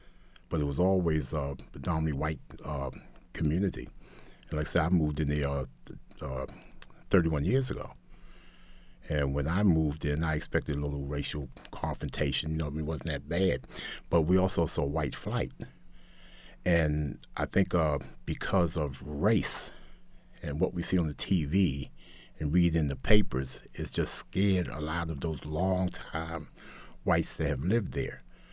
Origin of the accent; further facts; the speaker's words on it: Baltimore, Maryland, United States; No, I grew up in East Baltimore.